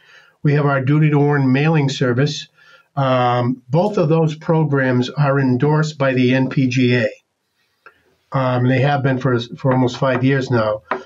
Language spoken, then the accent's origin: English; New England, United States; he accused me of talking funny because I'm from New England